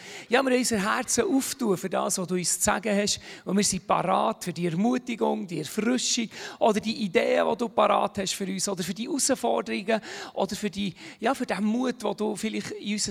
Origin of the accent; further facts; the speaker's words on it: Bern, Switzerland; Ich bin aus dem Emmental.